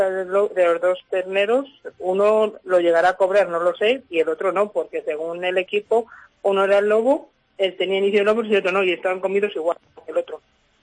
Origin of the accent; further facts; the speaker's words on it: Arcillo, Castile and León, Spain; hay en mi pueblo, en Arcillo, entre Arcillo y Abelón hay un monte muy cerrado, que es Monte de Abelón